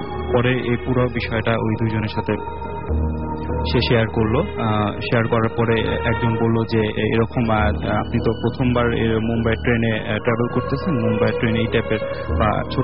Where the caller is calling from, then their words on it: Mirpur, Dhaka Division, Bangladesh; মিরপুর থেকে এসেছি।